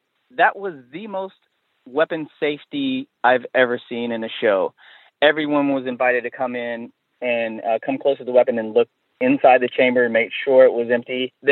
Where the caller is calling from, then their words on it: Wilmington, North Carolina, United States; I'm calling from Wilmington, North Carolina. We call it East Carolina and Wilmywood because we film so many movies here.